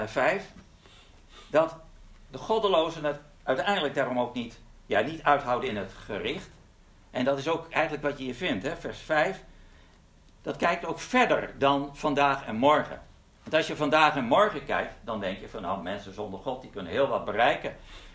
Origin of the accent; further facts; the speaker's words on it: Leeuwarden, Friesland, Netherlands; also born or lived in Eindhoven; Ik ben opgegroeid in Leeuwarden, dat is toch een redelijke stad. En daarna in Eindhoven, dat is natuurlijk ook gewoon een stad. Dus eigenlijk ben ik een stadsmens.